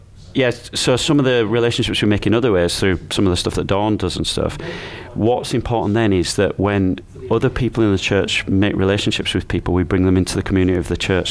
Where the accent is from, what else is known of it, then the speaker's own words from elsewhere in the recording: Yorkshire and the Humber, United Kingdom; I'm a Yorkshireman.